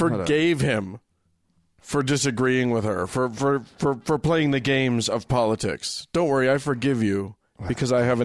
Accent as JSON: {"language": "English", "region": "West Virginia", "country": "United States", "said": "I'm an atheist from West Virginia."}